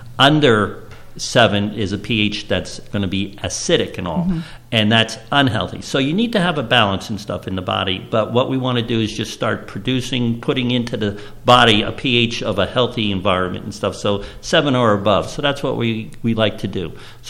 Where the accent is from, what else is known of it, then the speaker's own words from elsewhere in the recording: New Jersey, United States; growing up in Hunterdon County with all the farms and the lands and stuff that was out there.